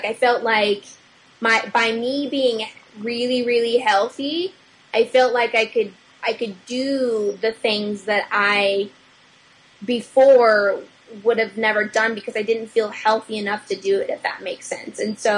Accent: Nebraska, United States; I lived in Nebraska, so I grew up in Nebraska, and I don't want to like throw any negativity towards Nebraska because, it's a great place. It's where I grew up.

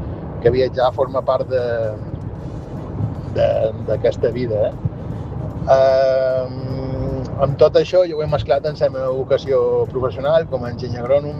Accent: Palma, Balearic Islands, Spain; born there; vaig néixer, i amb molt d'orgull, a la Clínica Miramar, a Palma. La meva mare va decidir anar a parir a Palma i som nascut a Palma de Mallorca. Encara que sigui eivissenc per una part

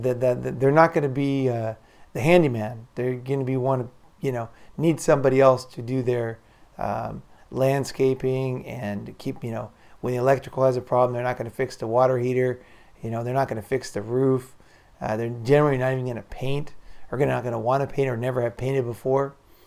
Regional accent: San Clemente, California, United States; Most buildings in my hometown in San Clemente are single or two stories.

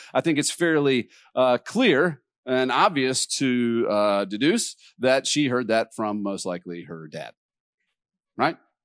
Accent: the South, United States; You know, I grew up in the South. I grew up going to Southern Baptist Church, and this was the 80s

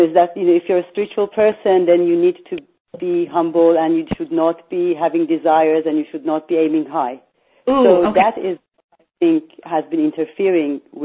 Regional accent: Iran; So, I'm from Iran originally.

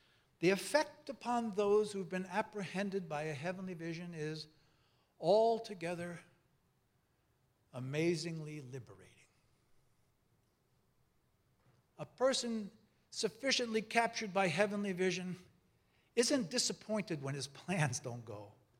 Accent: Brooklyn, New York, United States; I am actually a native of New York. I was born in Brooklyn.

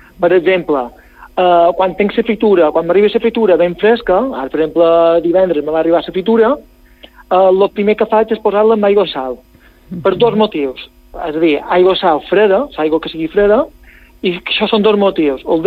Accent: Balearic Islands, Spain; Jo, jo som molt fan, tal i va, de les nostres tradicions. Som el mallorquí número 1.

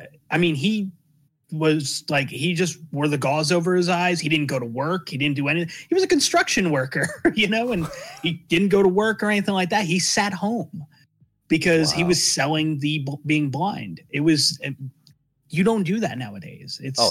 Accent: New York, United States; I grew up in the Northeast, right in the New York area.

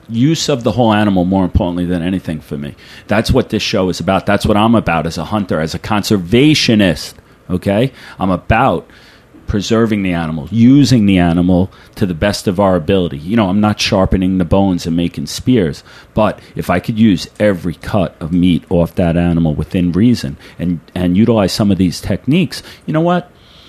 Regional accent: United States; I'm an American, but whatever

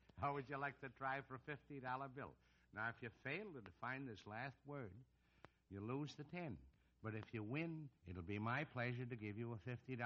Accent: Massachusetts, United States; now in Los Angeles, United States; Well, my home state.

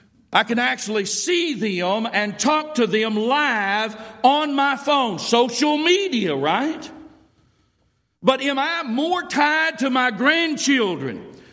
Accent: Wynnewood, Oklahoma, United States; born there; I was born in Wynnewood, Oklahoma. Now, y'all may not ever even know where that is.

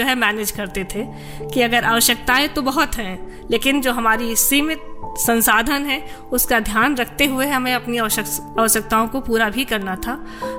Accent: Uttar Pradesh, India; आपके गोंडा से थोड़ी सी दूरी पर हमारा गांव है।

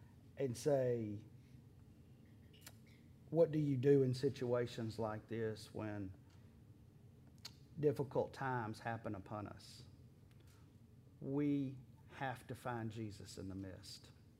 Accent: Alabama, United States; And I know we're from Alabama.

